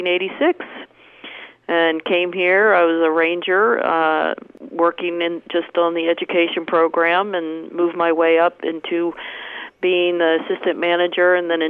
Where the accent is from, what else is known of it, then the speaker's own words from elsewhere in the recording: East Coast, United States; now in California, United States; Well, I grew up on the East Coast, and I went to Maine and got a forestry degree